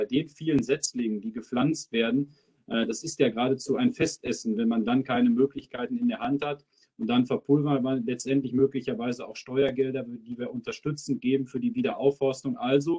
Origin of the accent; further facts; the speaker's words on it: North Rhine-Westphalia, Germany; und da zählt auch meine Heimat, das Sauerland, zu